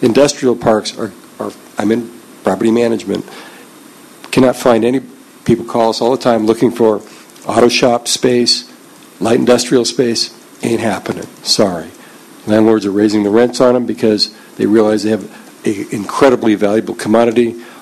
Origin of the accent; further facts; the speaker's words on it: Martinez, California, United States; I'm from Martinez.